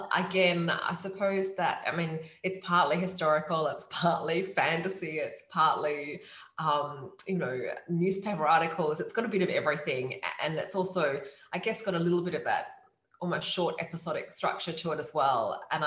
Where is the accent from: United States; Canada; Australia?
Australia; Perth, Western Australia; I lived in London for a few years in the late 90s. And I mean, I'm from Perth, Australia, which is quite a small capital city